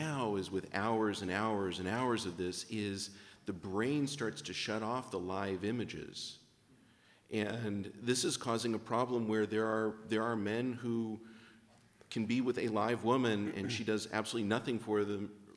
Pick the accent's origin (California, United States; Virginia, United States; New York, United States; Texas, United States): California, United States; Torrance; from Torrance, California.